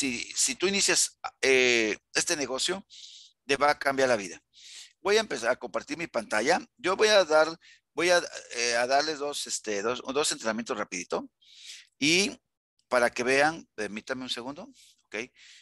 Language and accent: Spanish; Veracruz, Mexico; also born or lived in Ensenada; now in Mexico City, Mexico; Soy veracruzano.